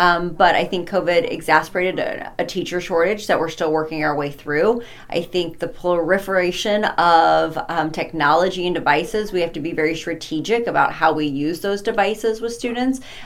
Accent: Salisbury, Missouri, United States; So I grew up in Salisbury, Missouri.

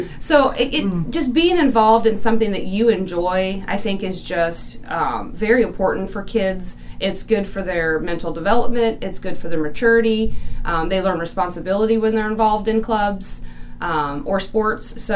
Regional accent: Vandalia, Missouri, United States; I graduated from Van Far in 97, seems like a very long time ago. There wasn't a whole lot to do. We drove around town a lot.

